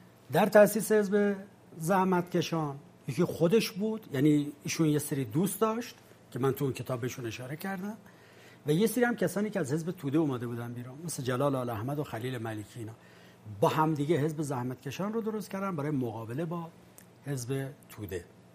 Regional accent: Iran; من به عنوان یک ایرانی برام مهمه

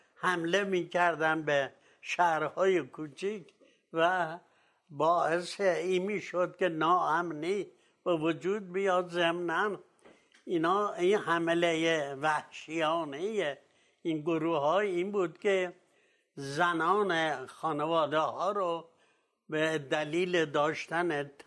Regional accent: Rafsanjan, Kerman, Iran; also born or lived in Paris, Sirjan; در من در اونجا متولد شدم، بعد از یه مدت کوتاهی هم که تحصیلات ابتدایی آغازش بود، از پاریس به رفسنجان منتقل شد.

